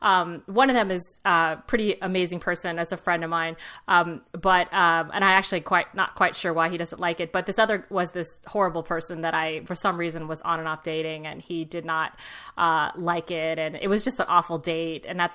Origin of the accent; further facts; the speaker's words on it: Los Angeles, California, United States; I'm from Los Angeles. So the New Beverly is my favorite movie theater, and it's definitely a favorite theater in Los Angeles, a revival house.